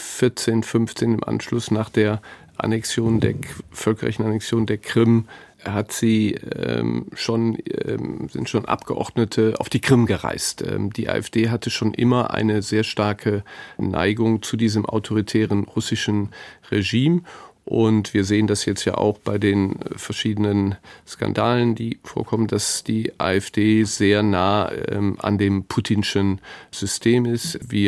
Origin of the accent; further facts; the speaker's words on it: Neuss, North Rhine-Westphalia, Germany; jedenfalls aus meiner Heimatstadt Neuss